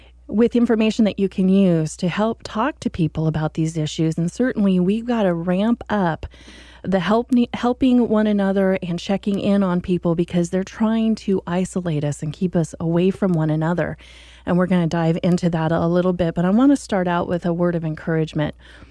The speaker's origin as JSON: {"language": "English", "region": "Oregon", "country": "United States", "tie": "born or raised there", "said": "moving back to my home state where I've been gone"}